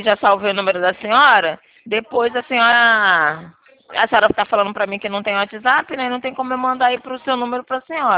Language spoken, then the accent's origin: Portuguese; Rio de Janeiro, Brazil; É o 21, é que sou daqui do Rio. 21.